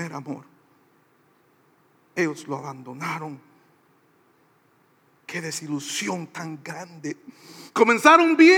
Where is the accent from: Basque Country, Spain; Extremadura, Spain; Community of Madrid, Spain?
Basque Country, Spain; como nosotros vascos somos hispanos, latinos, que nos gusta abrazar a la gente y toda la alegría, así somos nosotros.